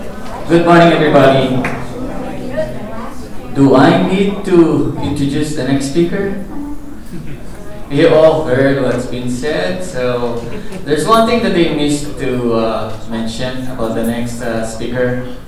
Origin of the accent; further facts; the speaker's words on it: Chicago, Illinois, United States; I'll tell you what, I come from Chicago.